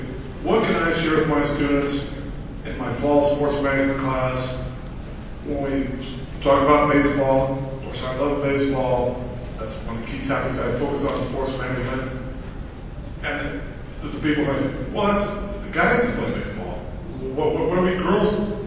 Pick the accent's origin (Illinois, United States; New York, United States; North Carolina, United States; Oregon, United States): Illinois, United States; Bloomington; I'm from Bloomington, Illinois. But I lived in Kansas when you were on the air in Kansas City.